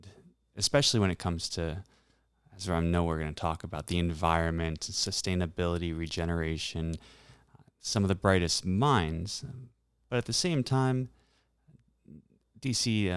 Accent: Rockville, Maryland, United States; also born or lived in Silver Spring; Yeah, so I'm a DMV kid, and I was born in Silver Spring, grew up in Rockville. My dad's from D.C., grandparents, great-grandparents lived in D.C. as well. So this is certainly home.

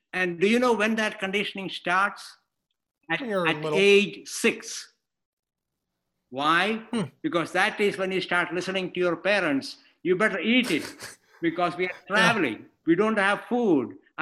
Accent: India; moved away; I grew up in India. And after I came here, I've been here since 1970.

